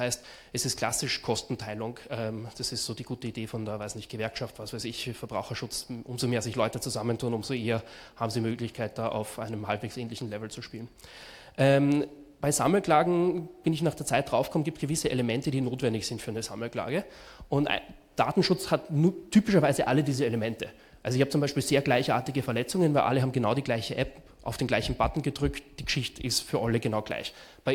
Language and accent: German; Austria; die sind gerade bei uns in Österreich zum Glück sehr überschaubar